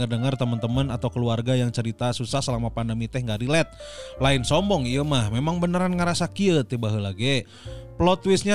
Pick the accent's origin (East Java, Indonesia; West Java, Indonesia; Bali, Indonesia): West Java, Indonesia; Bandung; moved away as an adult; now in Jakarta, Indonesia; Saya orang Bandung tapi tahun 2018 merantau ke Jakarta sama istri.